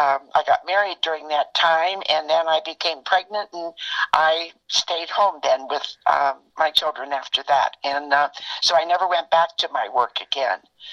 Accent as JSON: {"language": "English", "town": "Hamilton", "region": "Ohio", "country": "United States", "tie": "born there", "lives_now": "Indianapolis, United States", "said": "I was born in Hamilton, Ohio, which is about 10 miles north of Cincinnati, and I was born in 1936."}